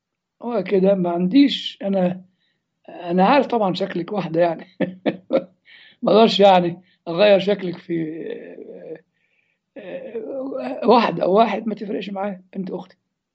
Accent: Egypt; انا مسيحي، يعني كون انا مصري دي حقيقه بيولوجيه، ما هياش اعلى حقيقه عندي. اعلى حقيقه عندي إن أنا مسيحي

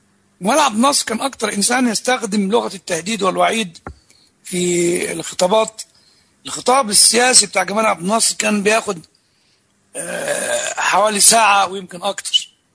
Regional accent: Upper Egypt, Egypt; وعند الكبار عندنا في الصعيد لما يكون في فرح وكل واحد يسحب البندقية ويضرب له طلقتين في الهواء

